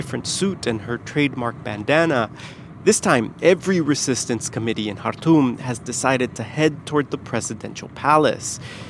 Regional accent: United States; When they find out I'm American, they often tell me that they feel abandoned

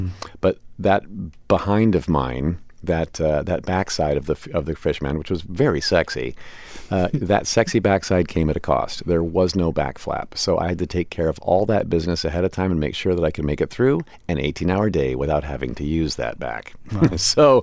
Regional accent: Midwest, United States; When you're growing up in the Midwest and there's a certain sliver, a very, very narrow sliver of what's considered normal, what's considered cool.

